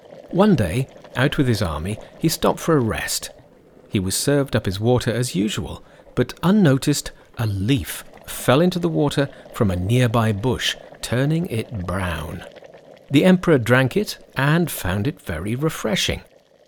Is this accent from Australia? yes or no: no; United Kingdom; As British through and through